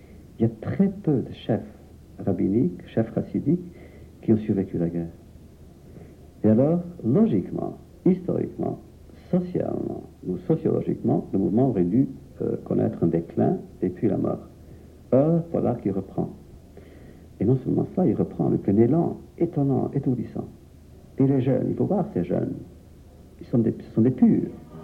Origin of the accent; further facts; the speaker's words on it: Ivano-Frankivsk Oblast, Ukraine; dans les montagnes, d'ailleurs, d'où je viens moi, des Carpates, pas trop loin de l'endroit où je suis né, entre Kitev et Kosev